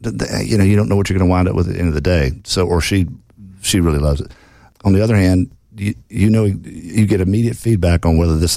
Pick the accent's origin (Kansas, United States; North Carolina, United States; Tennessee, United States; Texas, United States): Tennessee, United States; Memphis; now in Nashville, United States; I grew up in Memphis, and there's some whack jobs down there. But when I came to Nashville and got on Music Row, you know, you had everybody.